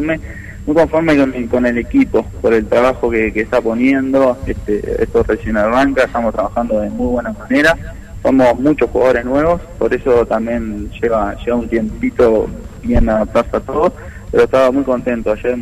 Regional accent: Uruguay; Porque yo vengo de allá de Uruguay, el fútbol es distinto, más lucha, más segunda pelota.

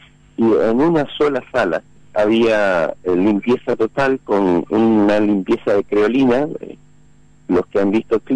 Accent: Montevideo, Uruguay; now in Filadelfia, Paraguay; Yo vengo de Montevideo a Filadelfia en el año 90.

